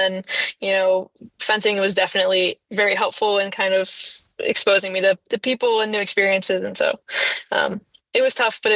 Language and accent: English; Texas, United States; So I got into UT Austin. I'm from Texas. So that's where my mom wanted me to go. My dad wanted me to go. You know, it's local.